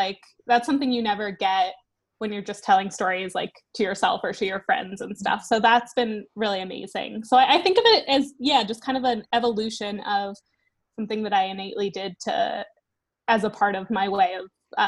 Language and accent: English; United States; moved away as an adult; now in United Kingdom; I'm actually an American expat living in the UK right now.